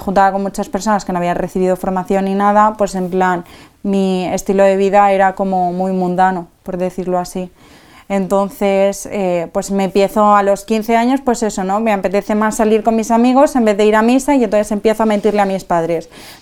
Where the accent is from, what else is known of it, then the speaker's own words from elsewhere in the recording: Valencia, Valencian Community, Spain; De Valencia.